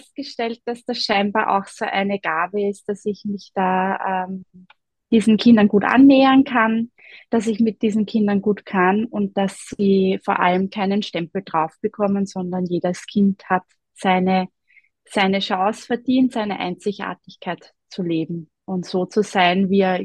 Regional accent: Pressbaum, Lower Austria, Austria; Ja, also ich bin aus Pressbaum, also westlich von Wien zu Hause, bin 43 Jahre alt oder jung

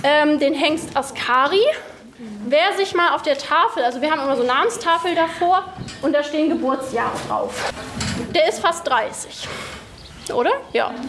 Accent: Berlin, Germany; Ich komme aus Berlin.

